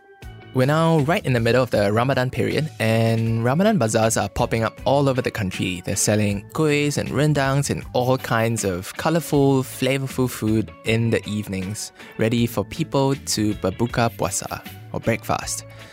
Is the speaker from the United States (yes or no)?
no; Malaysia; Despite being Malaysian, I haven't actually been to a bazaar in years, mainly because I was away studying and working outside of Malaysia.